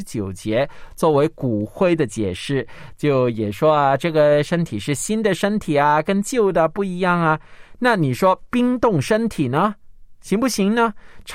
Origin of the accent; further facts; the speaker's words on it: China; 像不像我们中国人纪念头七尾七的那个时间？